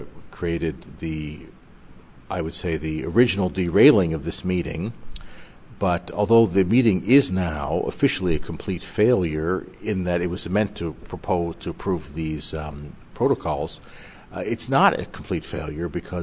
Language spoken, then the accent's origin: English; Canada; the Canadian bishops, I'm from Canada